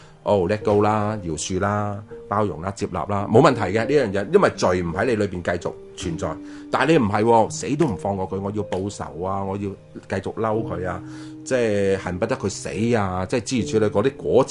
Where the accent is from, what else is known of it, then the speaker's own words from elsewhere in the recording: Hong Kong; 即系我哋香港人就好容易就讲呢句说话